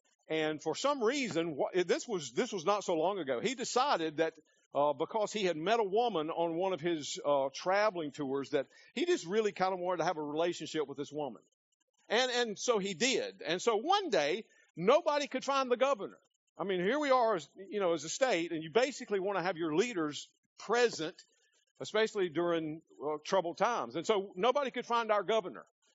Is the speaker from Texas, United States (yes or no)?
no; South Carolina, United States; I come from South Carolina. They were the very first state to secede from the Union.